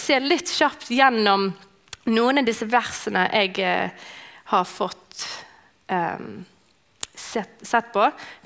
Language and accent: Norwegian; Canada; Norwegian is a second language; moved away as an adult; now in Norway; det er ikke et norsk navn, og jeg er fra Canada. Og så flyttet jeg her for 7 år siden, når jeg giftet meg med Fredrik.